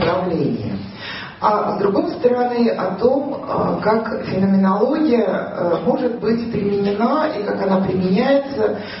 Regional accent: Saint Petersburg, Russia; now in Moscow, Russia; меня в раннем детстве утащили родители в Питер, потому что там это было связано с работой отца, и выросла я в Питере, и потом уже выйдя замуж, снова вроде как вернулась в Москву, но своим родным городом я считаю Санкт-Петербург и считаю себя петербурженкой

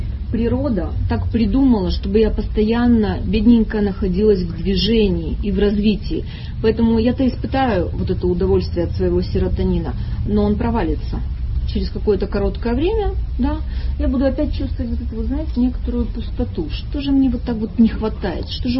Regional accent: Odesa, Odesa Oblast, Ukraine; я одесситка, да, я врач и давно работаю

